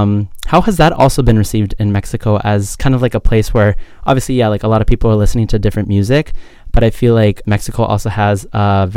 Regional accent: Canada; I am actually Mexican myself, and it is really cool to also see people sing in French since I grew up here in Canada, and so I also studied French, and I grew up, you know, learning French.

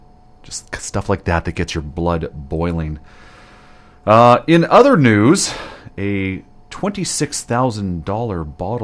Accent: Canada; As a Canadian

